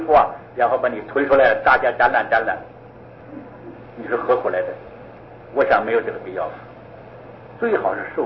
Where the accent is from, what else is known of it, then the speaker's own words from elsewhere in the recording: China; 我们从前小的时候在大陆